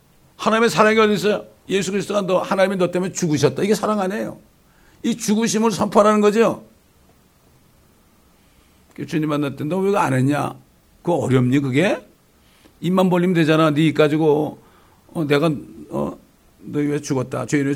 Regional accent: South Korea; 우리 한국 사람들이 너무 조그만 나라에서 태어나서 그런지 그저 모두가 다 세계야.

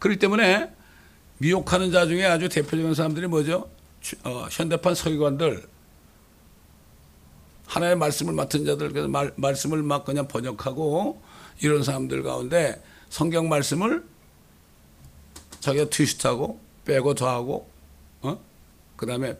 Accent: South Korea; 우리는 한국 사람이지만은 우리는 하나님의 교회에 속한 자죠.

